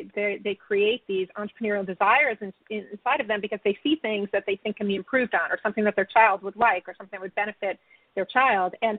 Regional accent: New York, United States; I was from Long Island originally. And so I used to live in the suburbs as well.

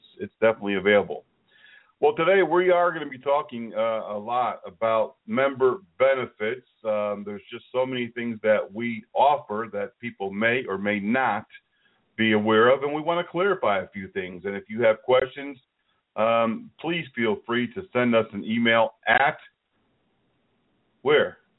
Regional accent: Connecticut, United States; I remember the days when, growing up in Connecticut, I couldn't wait for that snow day

